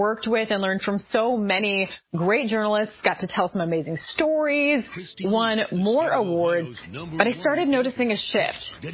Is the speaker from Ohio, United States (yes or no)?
yes; Ohio, United States; here's my story. I grew up in Northwest Ohio, a shy and pretty sheltered homeschooled kid.